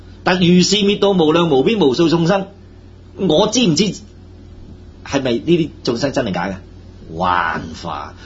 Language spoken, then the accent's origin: Chinese; China; 这些我们中国人的易经易了这四样东西